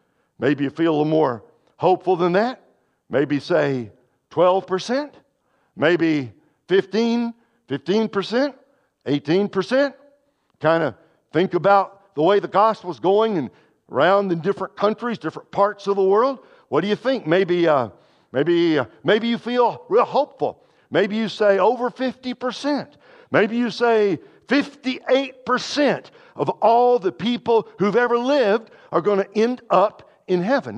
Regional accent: Brooklyn, New York, United States; Lord, I'm from Brooklyn. What about the people in Brooklyn?

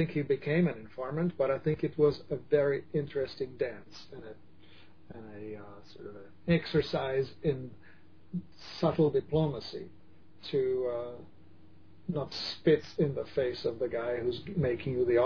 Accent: Czechia; when I was growing up, I grew up in Czechoslovakia. Back then, it was a communist country.

